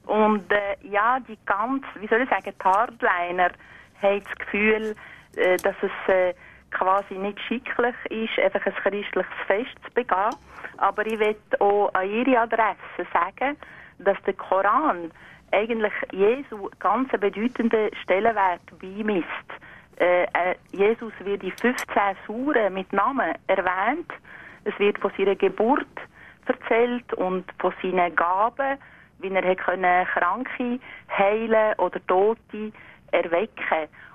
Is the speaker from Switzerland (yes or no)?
yes; Grindelwald, Bern, Switzerland; ich bin als Kind in Grindelwald aufgewachsen und habe den Brauch eigentlich schon als Kind aufgenommen.